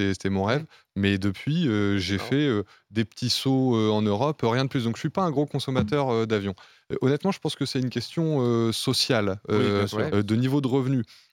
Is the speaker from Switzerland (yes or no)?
no; France; Non, moi je suis français.